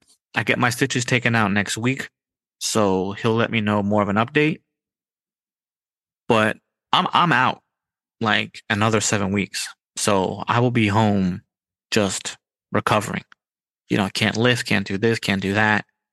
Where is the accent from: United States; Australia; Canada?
United States; I didn't know that tea had caffeine because I don't drink tea because I'm American and I drink coffee.